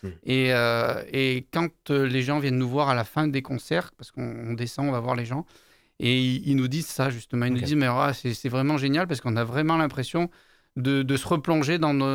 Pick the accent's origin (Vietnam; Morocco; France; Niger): France; Saint-Bonnet-près-Riom, Auvergne-Rhône-Alpes; Moi, je suis du côté de Rion.